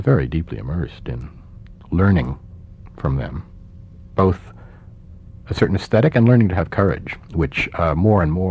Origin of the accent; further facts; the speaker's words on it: Scarsdale, New York, United States; I had spent my youth, being a young kid growing up in Scarsdale and then going to Brown and going to Yale and feeling sort of out of it